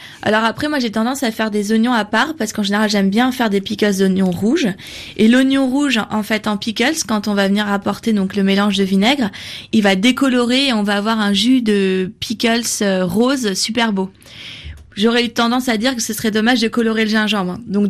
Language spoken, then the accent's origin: French; Gujarat, India; Moi, je suis originaire du Nord, plutôt de l'Inde, donc du Gujarat.